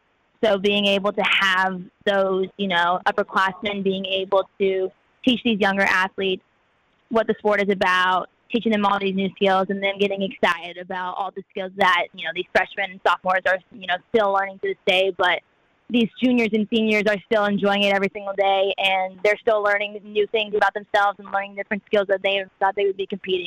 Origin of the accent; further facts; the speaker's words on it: Texas, United States; now in Michigan, United States; I mean, growing up in Texas, you don't get to see much of snow, really. So I'm adjusting a lot to snow and how cold it can get up here.